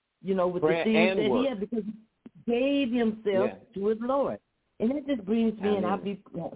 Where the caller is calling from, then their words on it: Flint, Michigan, United States; calling from Flint, Michigan.